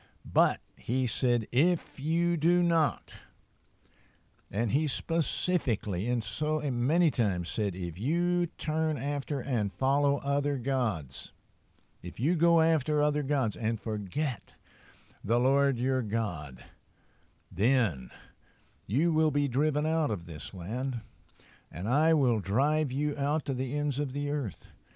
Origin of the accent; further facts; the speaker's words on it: United States; I am obviously an American. My people came to this country largely from Ireland, but we came a long time ago.